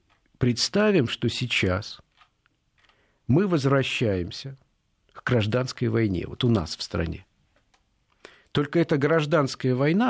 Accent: Siberia, Russia; я сибиряк, я знаю, как в Сибири относятся к Москве иногда.

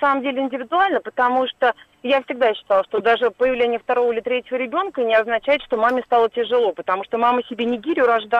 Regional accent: Moscow Oblast, Russia; я из Московской области

